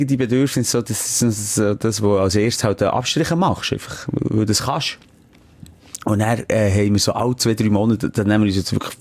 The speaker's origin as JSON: {"language": "German", "region": "Bern", "country": "Switzerland", "said": "Ich sage, wirklich, ich bin ein Berner und ich habe unsere Berge gerne."}